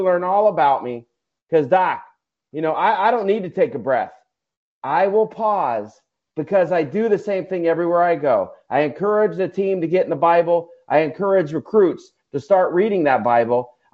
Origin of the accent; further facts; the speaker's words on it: Ohio, United States; I'm proud to be from Ohio, but I'm also an American.